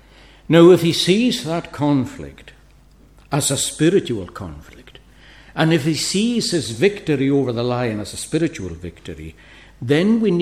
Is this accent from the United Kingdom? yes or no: yes; Uist, Scotland, United Kingdom; my old minister, when I was growing up in Uist.